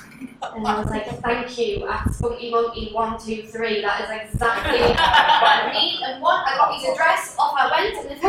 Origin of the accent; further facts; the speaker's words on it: North East England, United Kingdom; I'm Geordie, I have anything.